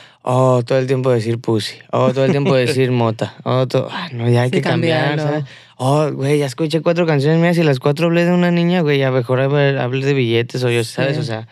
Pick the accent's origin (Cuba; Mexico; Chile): Mexico; yo no soy de aquí, pa, ¿sabes? O sea, yo soy mexicano.